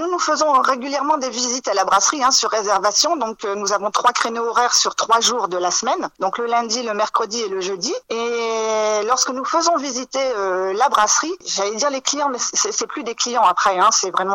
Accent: Hauts-de-France, France; Mon mari et moi-même, nous sommes originaires du Nord-Pas-de-Calais de base. Voilà, donc nous avons grandi dans le milieu brassicole, hein, donc de la bière artisanale, même industrielle, hein, bien sûr. Nous sommes arrivés sur le département en 2010

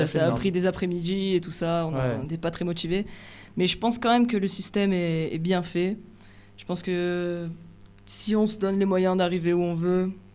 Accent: Marseille, Provence-Alpes-Côte d'Azur, France; Je viens de Marseille.

